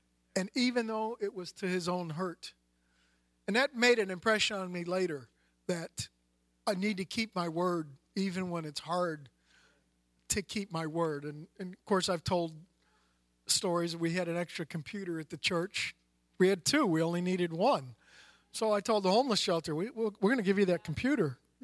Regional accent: Chicago, Illinois, United States; And of course, I'm from Chicago. I kind of knew the lay of the land

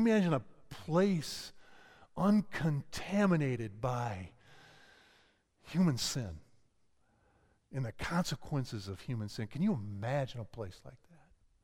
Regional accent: Midwest, United States; I grew up in the Midwest.

